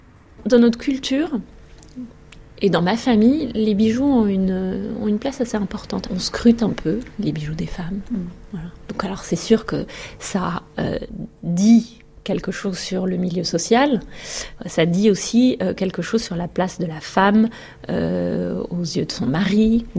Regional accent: Algeria; now in France; j'ai 44 ans, je suis algérienne. Je suis arrivée en France dans les années 90. On a fui l'Algérie à cause du terrorisme.

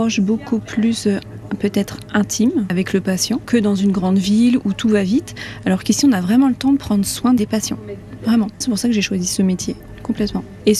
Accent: Bar-sur-Aube, Grand Est, France; born there; Oui, je suis née à Bar-sur-Aube.

